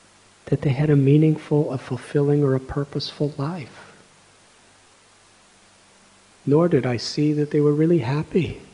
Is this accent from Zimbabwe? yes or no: no; United States; I remember when I was young, as a teenager, growing up in America, I had serious questions.